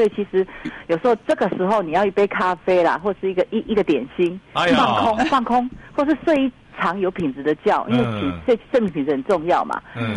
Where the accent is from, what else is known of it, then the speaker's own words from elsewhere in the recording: Taiwan; 因为我们台湾人真的很善良